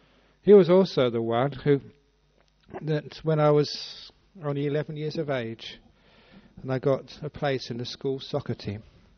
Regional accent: England, United Kingdom; look, you can do that to the Thai monks, but I'm English. Don't do it to me, please.

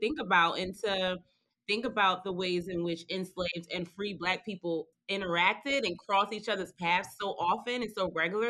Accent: Philadelphia, Pennsylvania, United States; I'm originally from Logan, which is named after James Logan, who was many things in Philadelphia at its inception, including an enslaver.

